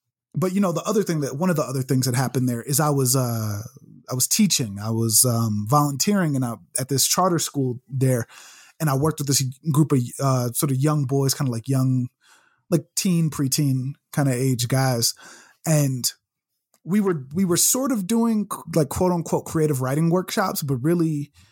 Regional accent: Chicago, Illinois, United States; Cause like I grew up in Chicago in like very Black neighborhoods

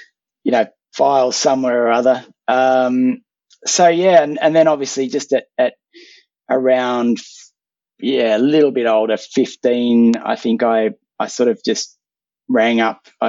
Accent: Sydney, New South Wales, Australia; I grew up in Sydney, you know, sort of Chatswood area

